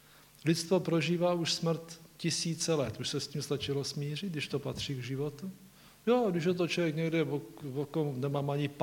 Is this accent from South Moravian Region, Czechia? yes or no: yes; Blansko, South Moravian Region, Czechia; Já jsem vyrůstal v Blansku, že jo, to je kousíček Moravského krasu